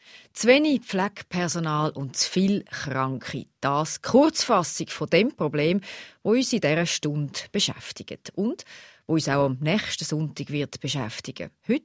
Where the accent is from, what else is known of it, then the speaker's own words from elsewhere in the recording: Switzerland; genau, damit auch in 10 oder 20 Jahren noch jemand rum ist, um die alten und kranken Menschen zu pflegen bei uns in der Schweiz.